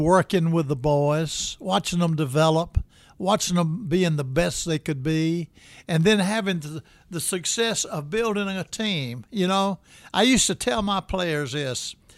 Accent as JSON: {"language": "English", "town": "Birmingham", "region": "Alabama", "country": "United States", "tie": "born or raised there", "said": "I was raised in Birmingham, Alabama."}